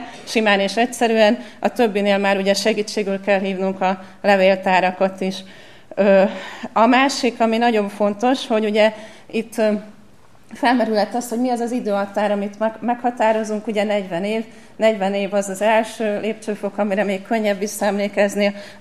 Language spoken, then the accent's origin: Hungarian; Budafok, Budapest, Hungary; first language German; Mi mindannyian Budafokon éltünk, édesapám kőművészmester volt. Mi otthon németül beszéltünk.